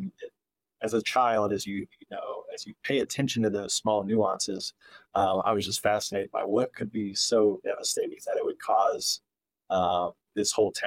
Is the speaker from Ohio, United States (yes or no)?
yes; Xenia, Ohio, United States; I was born in Xenia, Ohio, a while ago.